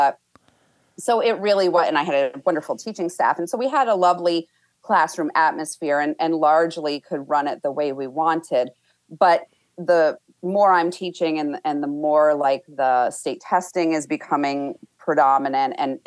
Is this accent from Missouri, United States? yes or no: no; Connecticut, United States; I grew up in Connecticut, and the school I went to was fabulous.